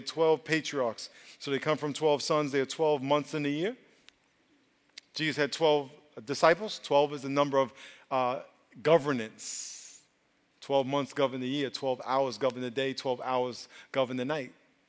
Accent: New York, United States; And I was telling them when I grew up in New York as a kid, every fall, the birds would fly south.

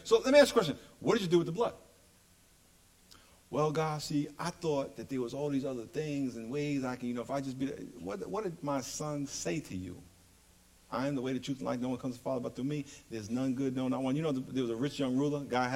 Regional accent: New York, United States; He's from New York, so he had the whole New York thing, which I love because I'm from New York

